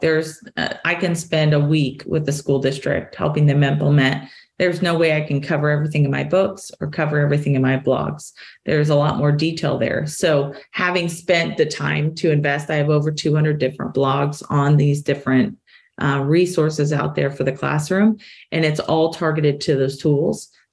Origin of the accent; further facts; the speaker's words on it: Oklahoma, United States; and I'm American Indian, by the way, in Choctaw, Oklahoma, not in Alaska